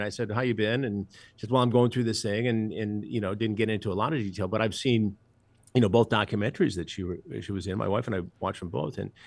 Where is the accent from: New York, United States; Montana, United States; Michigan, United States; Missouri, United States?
Michigan, United States; Detroit; I grew up in Detroit and went to school at Michigan State.